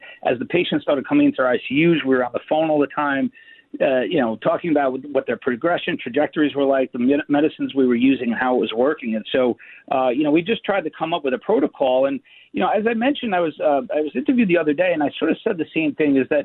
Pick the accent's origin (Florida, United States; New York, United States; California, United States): New York, United States; New York City; I took a leave from the university I'm a New Yorker, so I came back home.